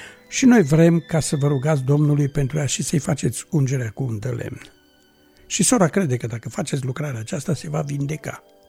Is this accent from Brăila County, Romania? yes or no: no; Timișoara, Timiș County, Romania; sunt din Timișoara, de la Biserica Elim.